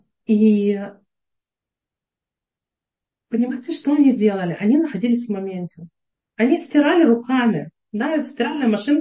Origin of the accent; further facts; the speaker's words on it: Ukraine; которую я уже в детстве переживала в Украине, да, с Украины.